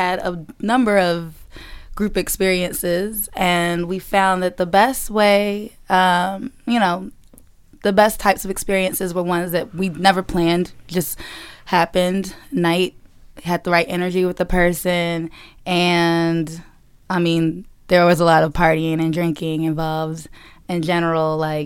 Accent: Baltimore, Maryland, United States; now in Brooklyn, United States; I am from Baltimore, living in Brooklyn, going on 5 years now.

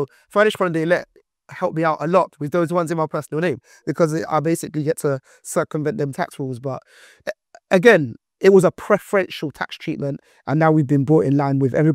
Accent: Nigeria; I'm actually from Nigeria

